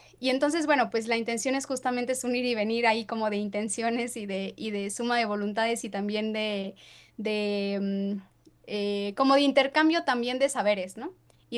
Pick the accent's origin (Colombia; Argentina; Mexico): Mexico; Tlaxcala; yo les decía que soy del lado de Tlaxcala, justamente de algunas de las comunidades de donde sabemos hacen descargas residuales a la laguna